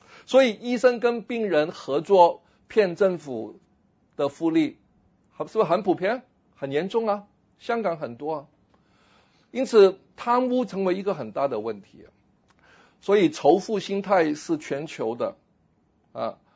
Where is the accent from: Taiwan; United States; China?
United States; 我们美国人最喜欢奢侈的嘛